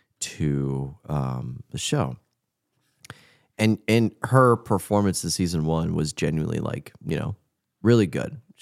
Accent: Indiana, United States; I'm from Indiana

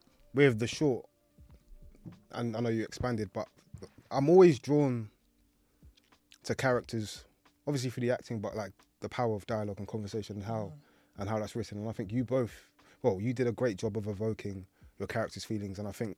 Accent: Uganda; now in United Kingdom; So although I'm Ugandan, I'm Black British here, I'm surrounded by Caribbeans, I'm surrounded by white people, English-born white people, I'm surrounded by Asians

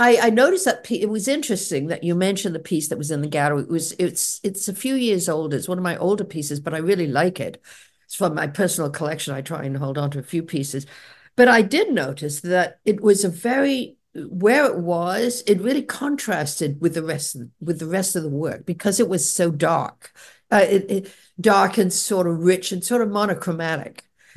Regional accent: England, United Kingdom; when I was growing up in England, ballet was really big.

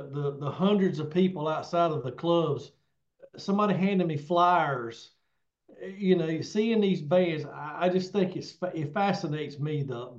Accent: North Carolina, United States; I grew up in North Carolina. I grew up in the South.

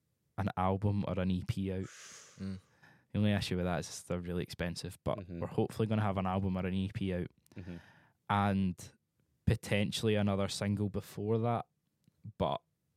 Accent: Glasgow, Scotland, United Kingdom; We are four guys from Glasgow.

